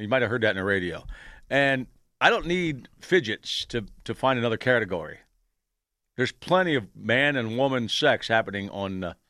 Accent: Pennsylvania, United States; I grew up in Pennsylvania, and that was a weird word, but you learned it right away.

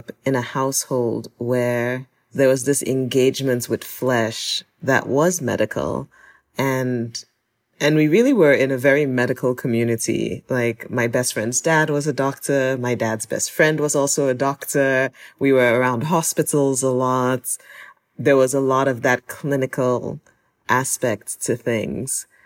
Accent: Nigeria; growing up in Nigeria, it wasn't really war. It wasn't war. Like, I didn't grow up in war, but it was just a lot of like political and ethnic violence.

